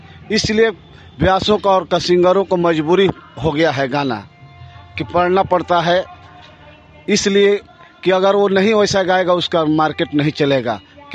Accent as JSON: {"language": "Hindi", "region": "Bihar", "country": "India", "lives_now": "Faridabad, India", "said": "हम बेशक बिहार से बिलोंग करते हैं लेकिन हम लोग हरियाणा में फरीदाबाद रहते हैं"}